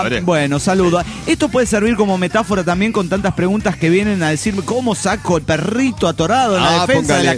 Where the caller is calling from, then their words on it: Puebla, Mexico; Hola, soy … de Puebla, México.